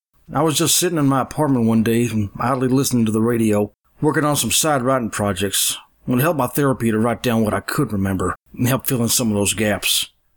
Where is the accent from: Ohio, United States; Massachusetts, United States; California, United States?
Ohio, United States; Portsmouth; my coffeehouse tour took me further and further east until I got back to my hometown of Portsmouth, Ohio. It felt good to be back.